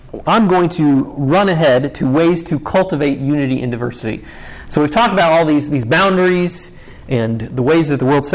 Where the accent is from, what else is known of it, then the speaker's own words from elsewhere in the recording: the North, United States; I'm a Northerner. I don't think I have an accent until I leave and people point out that I sound like a Northerner, right? A Yankee.